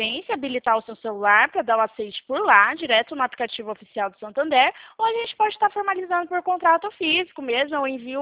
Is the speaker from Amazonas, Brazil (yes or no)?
no; Presidente Prudente, São Paulo, Brazil; A gente, no caso, fica aqui no estado de São Paulo. Sou de Presidente Prudente, tá?